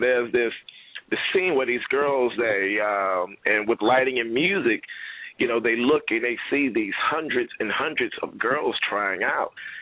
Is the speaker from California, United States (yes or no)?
no; Alexandria, Louisiana, United States; Everybody tell me I have an accent. I'm from Louisiana originally, Alexandria, Louisiana.